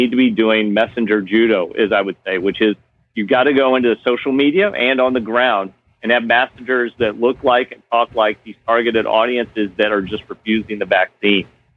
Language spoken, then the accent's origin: English; Missouri, United States; I mean, my home state of Missouri is ravaged with it right now.